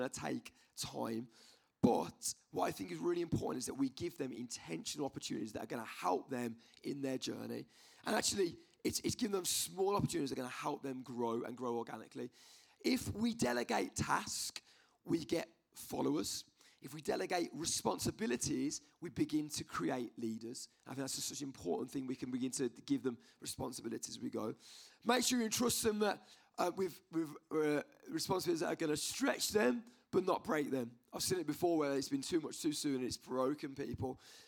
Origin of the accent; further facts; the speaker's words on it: Birmingham, West Midlands, United Kingdom; the church I grew up in Birmingham